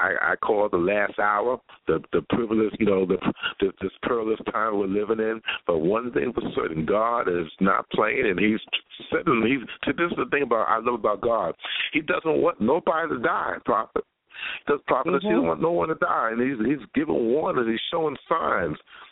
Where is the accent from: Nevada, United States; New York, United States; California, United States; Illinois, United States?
New York, United States; now in Florida, United States; I know a life of living in Florida for over 13 years. I'm originally from New York, so I know a lot of pastors and preachers out there.